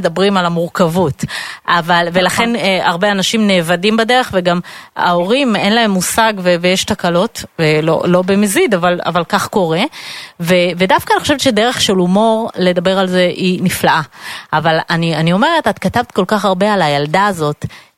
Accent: Bnei Brak, Tel Aviv District, Israel; אני גם גדלתי בבני ברק, את גדלת בבני ברק

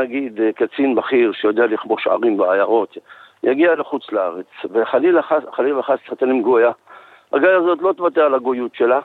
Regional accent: Tifrah, Southern District, Israel; מהדרום, מושב תפרח.

